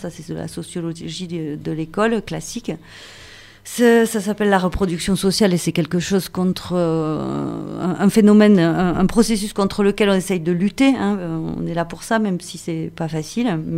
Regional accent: Southern France, France; Moi, je suis méridionale.

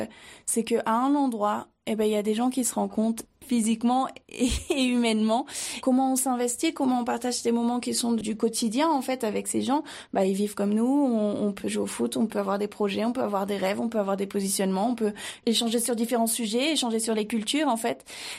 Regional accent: Briançon, Provence-Alpes-Côte d'Azur, France; Moi je suis originaire de Briançon du coup, et je revenais sur Briançon

